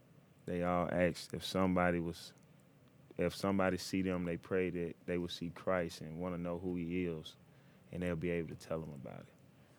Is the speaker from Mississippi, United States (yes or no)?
no; Memphis, Tennessee, United States; I'm from Memphis, and I grew up in the inner city, and my dad wasn't around.